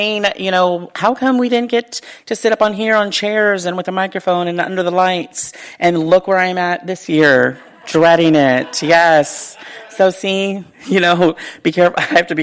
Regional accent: California, United States; I grew up here in the Bay Area.

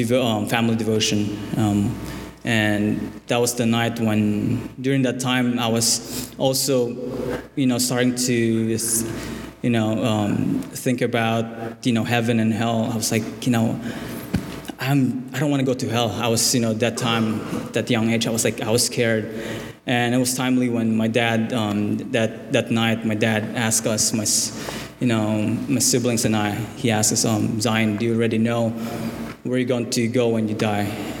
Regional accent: Philippines; So I'm from the Philippines, and I was born there.

